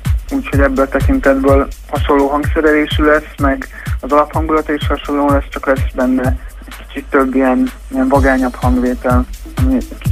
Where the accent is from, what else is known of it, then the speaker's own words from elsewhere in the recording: Budapest, Hungary; Budapestiek vagyunk. A fellépések is Budapesten vannak